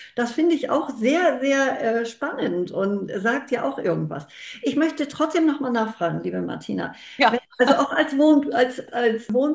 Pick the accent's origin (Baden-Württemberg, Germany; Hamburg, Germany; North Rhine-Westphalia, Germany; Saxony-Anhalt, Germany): Hamburg, Germany; Ich bin auch eine Hamburgerin. Ich fühle auch diese Stadt so